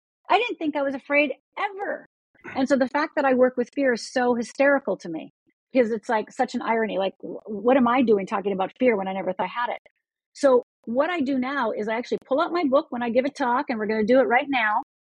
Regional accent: Michigan, United States; I'm Finnish. I grew up in Upper Michigan.

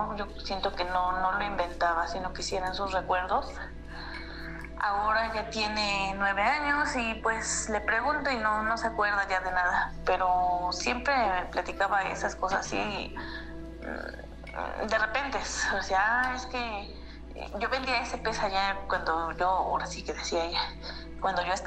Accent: State of Mexico, Mexico; Nosotros somos del Estado de México, pues nunca hemos ido a la playa, no la conocemos, por decirlo así.

